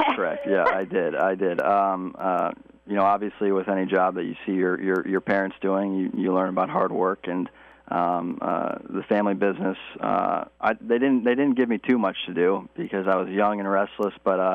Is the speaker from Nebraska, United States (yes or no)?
no; Chapel Hill, North Carolina, United States; I grew up in Chapel Hill, and any week in the Carolinas is a good week.